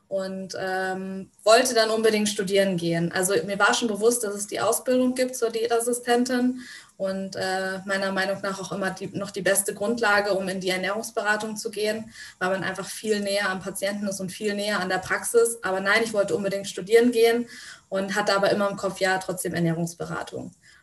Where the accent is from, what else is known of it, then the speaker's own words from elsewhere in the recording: Northern Germany, Germany; Ich bin so ein typisches Bundeswehrkind. Ne? Wir sind immer umgezogen. Ich habe auch schon in Bayern gelebt und in den USA und so. Also ständig umgezogen, aber die meiste Zeit eigentlich im Norden. Deswegen sage ich immer so, ja, ich komme aus dem Norden